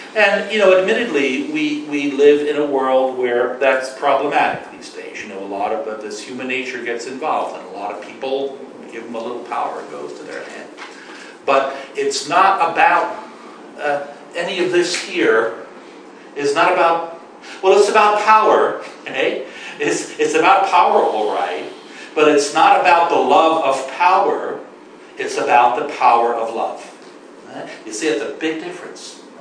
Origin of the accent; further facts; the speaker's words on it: New Jersey, United States; I come from New Jersey. You know? I come from a place where a lot of people call themselves Catholic.